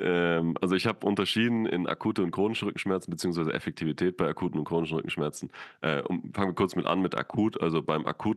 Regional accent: Austria; dass man die Leute dann bei uns in Österreich

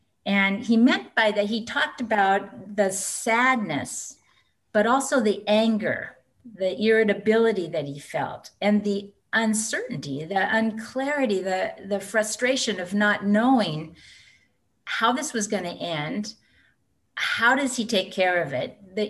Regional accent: Seattle, Washington, United States; Well, I am from Seattle, Washington.

